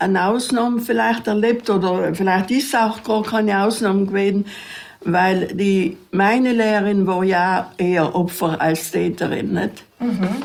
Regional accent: Trentino-Alto Adige, Italy; wir waren unsere 16 Südtiroler, weil es in Südtirol da kaum was Ähnliches gegeben hat

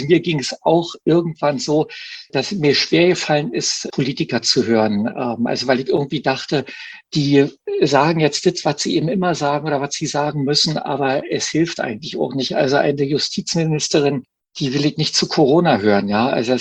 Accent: East Germany, Germany; also ich bin ja Ostdeutscher

